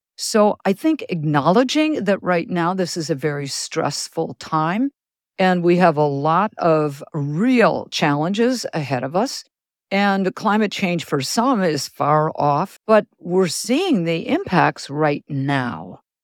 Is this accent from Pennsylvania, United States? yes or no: no; Wisconsin, United States; for me, I'm from Wisconsin. If I hear somebody else is from Wisconsin, I'll say, oh, really?